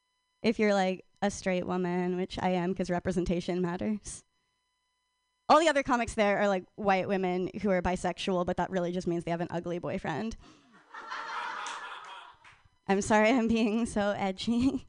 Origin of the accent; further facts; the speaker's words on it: Portland, Oregon, United States; I'm from Portland. Everyone's poly.